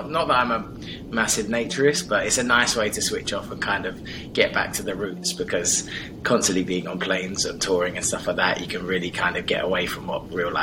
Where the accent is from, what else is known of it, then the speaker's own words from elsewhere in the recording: London, United Kingdom; I'm born and raised and right now still in the place where I was born. So, yeah, I love it here because London's quite a crazy city, but where I am, you're just on the outskirts of London.